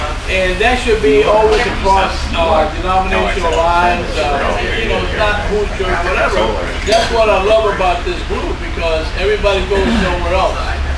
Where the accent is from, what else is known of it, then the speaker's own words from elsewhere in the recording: Chicago, Illinois, United States; I remember, you know, growing up in Chicago, in the neighborhood I lived